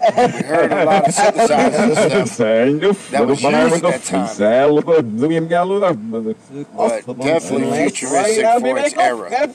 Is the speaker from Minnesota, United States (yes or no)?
no; Columbia, Missouri, United States; I'm from the Midwest, Columbia, Missouri.